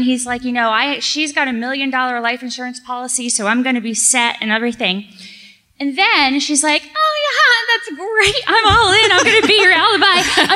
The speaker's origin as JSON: {"language": "English", "town": "Indianapolis", "region": "Indiana", "country": "United States", "said": "Indianapolis."}